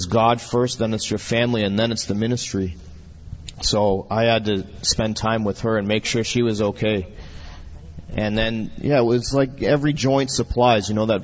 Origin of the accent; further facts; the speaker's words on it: United States; And we don't come in with our culture and our mindset, you know, me being American.